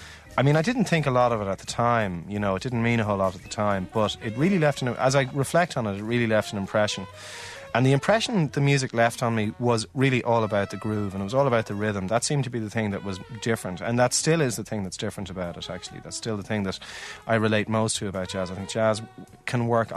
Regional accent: Dún Laoghaire, County Dublin, Ireland; I grew up in Dunleary, and every Sunday morning in the Killarney Castle Hotel

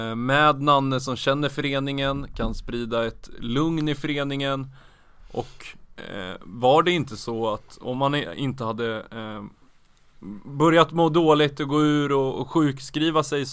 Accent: Örebro, Örebro County, Sweden; born there; född i Örebro.

